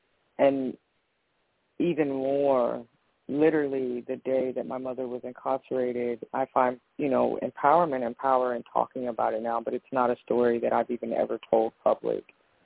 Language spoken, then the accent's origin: English; Winston-Salem, North Carolina, United States; born there; I was born in Winston-Salem, North Carolina.